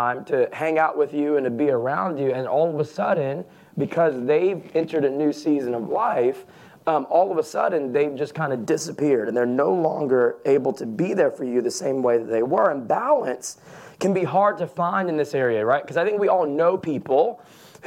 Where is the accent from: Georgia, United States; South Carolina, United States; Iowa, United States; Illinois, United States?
Georgia, United States; Atlanta; accent: southern drawl; also born or lived in South Florida / New York City; I grew up in Atlanta. And I spent most of my life in Georgia, and so if you hear a little bit of a southern drawl start to come out, that's why. Moved to South Florida, that's where I met my wife.